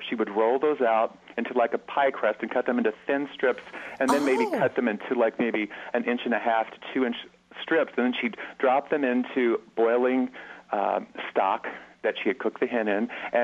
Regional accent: the South, United States; I'm from the South, so traditionally I grew up with it being served as chicken and dumplings.

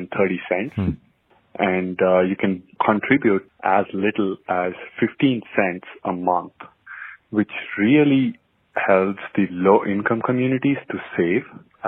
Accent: India; now in Chandler, United States; I'm originally from India, and it reminded me of a post office savings scheme that we used to have

